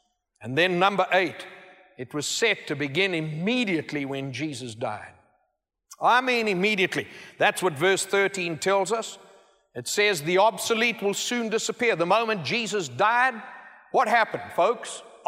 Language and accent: English; United States; "Well, I'm from America." "No. No." I say, "Yes, I am. I'm an American."